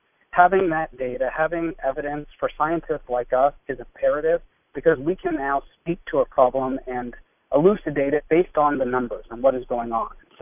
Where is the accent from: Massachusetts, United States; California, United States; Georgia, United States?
California, United States; You know, I come from the Central Valley